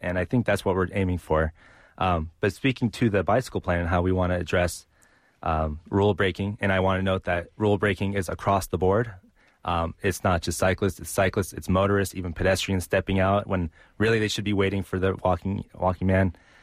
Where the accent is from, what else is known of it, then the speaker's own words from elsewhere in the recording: San Francisco, California, United States; I grew up in San Francisco and I've seen a lot of change.